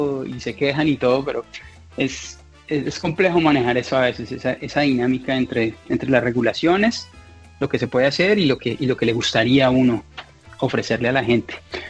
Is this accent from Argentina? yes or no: no; Cali, Valle del Cauca, Colombia; yo pues como caleño, es un honor tremendo